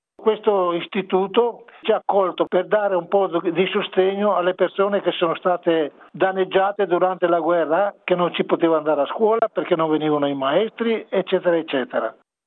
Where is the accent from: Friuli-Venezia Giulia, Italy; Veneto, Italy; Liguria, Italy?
Veneto, Italy; moved away; Perché vedi, al mio paese non c'era tanto lavoro, c'era tanta disoccupazione